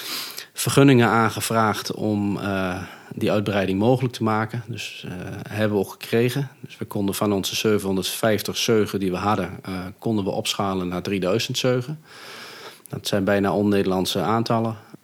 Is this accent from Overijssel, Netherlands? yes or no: yes; Bentelo, Overijssel, Netherlands; Ik ben 40 jaar oud. We wonen in Bentelo. En we zijn nu op het bedrijf, op de varkenshouderij waar ik ben opgegroeid.